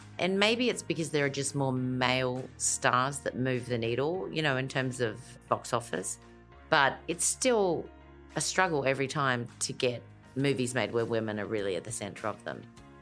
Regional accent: Elizabeth, South Australia, Australia; I grew up in Elizabeth in South Australia, which is about as far away from Hollywood as you can get.

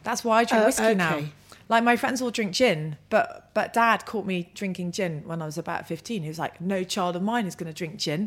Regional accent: London, United Kingdom; I grew up in Shepherd's Bush. I just grew up in London

